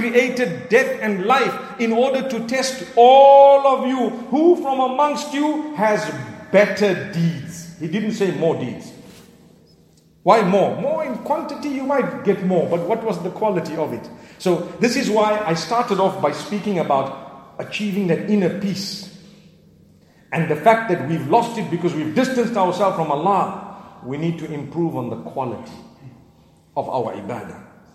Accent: Zimbabwe; I come from Zimbabwe. You might be wondering what's so fortunate about that.

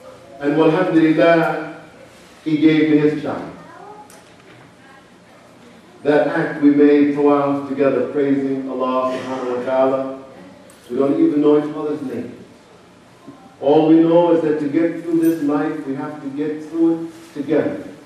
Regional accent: United States; I'm African American. I grew up in an America where if you lived in Virginia, you had to go to the black water fountain and the white water fountain.

